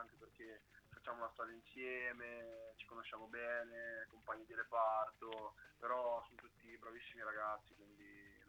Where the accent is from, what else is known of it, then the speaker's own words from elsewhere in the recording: Senigallia, Marche, Italy; sono di Senigallia, i miei sono di Ancona